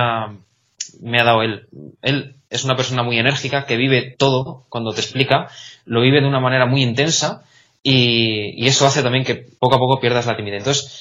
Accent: Salamanca, Castile and León, Spain; now in Catalonia, Spain; yo soy de Salamanca y en Cataluña pues está todo más caro

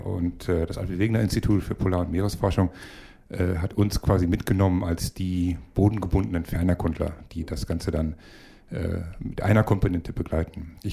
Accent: Cologne, North Rhine-Westphalia, Germany; also born or lived in Kiel; Ja, ich bin kein Kieler, ich bin Kölner.

